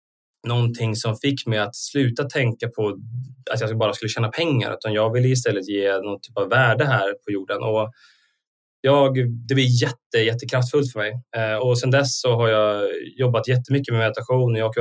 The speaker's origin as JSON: {"language": "Swedish", "town": "Sundsvall", "region": "Västernorrland County", "country": "Sweden", "tie": "born or raised there", "said": "jag ju semi-norrlänning. Min släkt är från Jämtland. Jag är uppvuxen i Sundsvall."}